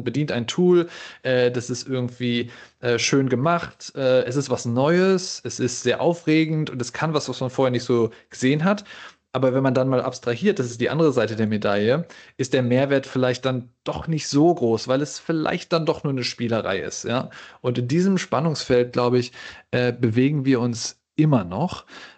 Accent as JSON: {"language": "German", "town": "Düsseldorf", "region": "North Rhine-Westphalia", "country": "Germany", "tie": "born or raised there", "said": "Ich bin geborener Düsseldorfer, habe mich dann für die Physik entschieden"}